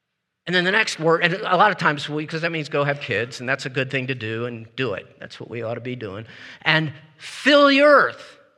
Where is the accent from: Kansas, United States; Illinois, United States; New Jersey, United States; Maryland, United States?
Maryland, United States; Baltimore; because I grew up in Baltimore, and the Baltimore Orioles used to be really good